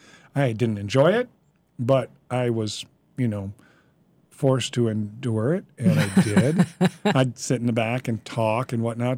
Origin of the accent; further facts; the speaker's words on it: Lake Forest, Illinois, United States; I grew up in Lake Forest, so we had the Lake Forest kids, but we also had the Lake Bluff kids, and we weren't going to school together.